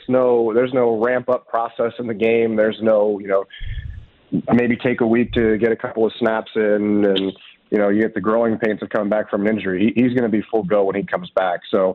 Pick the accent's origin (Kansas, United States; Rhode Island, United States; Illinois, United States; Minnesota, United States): Illinois, United States; Chicago; also born or lived in Houston; now in Dallas, United States; Born and raised in Chicago, moved to Houston for high school, to the University of Texas for college, and really happy to be here in Dallas covering the Cowboys.